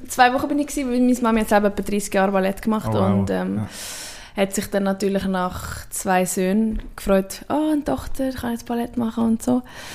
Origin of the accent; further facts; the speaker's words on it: Stans, Nidwalden, Switzerland; Also ich komme ja aus Stans